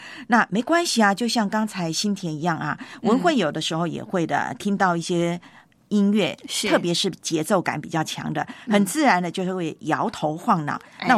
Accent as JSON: {"language": "Chinese", "country": "Taiwan", "tie": "born or raised there", "said": "在我的老家台湾呢，"}